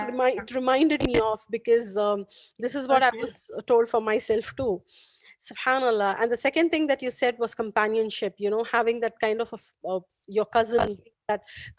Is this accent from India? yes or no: yes; India; I'm from India, so in India again, like, you know, there were a lot of distractions